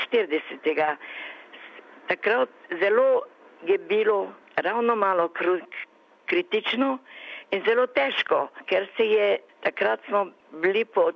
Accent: Maribor, Drava, Slovenia; also born or lived in Črešnjevec; now in Australia; Jaz sem doma iz Maribora. Tam sem živela, predno sem prišla v Avstralijo. Rojena sem pa na Črešnjevcu pri Slovenski Bistrici.

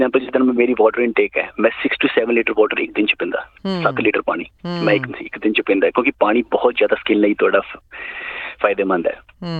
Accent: Chandigarh, India; ਮੈਂ ਜੀ ਚੰਡੀਗੜ੍ਹ ਤੋਂ ਜੀ.

